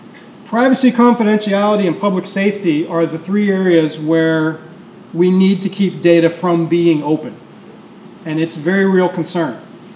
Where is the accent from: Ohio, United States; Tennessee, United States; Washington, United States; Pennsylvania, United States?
Ohio, United States; Youngstown; because I'm from Youngstown, Ohio, which is one of the polka capitals of the universe